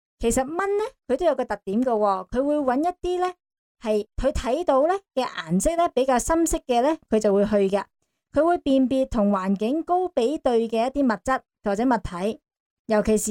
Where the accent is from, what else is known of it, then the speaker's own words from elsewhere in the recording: Hong Kong; 我哋香港人